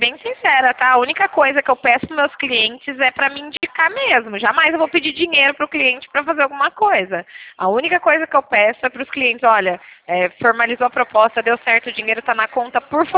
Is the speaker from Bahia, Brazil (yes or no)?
no; São Paulo, Brazil; eu sou de São Paulo.